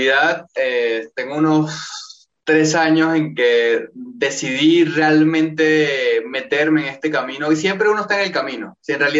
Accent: Venezuela; iba a la iglesia cristiana en mi país, Venezuela

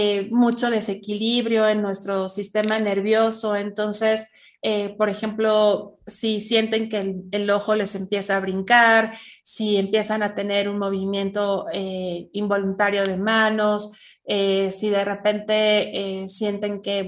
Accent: Mexico; Nosotros vamos a estar en las pirámides de Teotihuacán, que es un portal energético muy importante en mi país.

